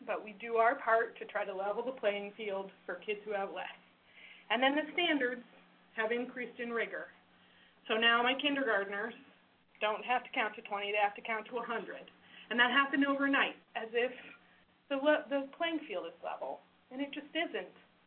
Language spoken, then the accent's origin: English; Kodiak, Alaska, United States; I'm from Kodiak, born and raised, and home, doing good work, I hope.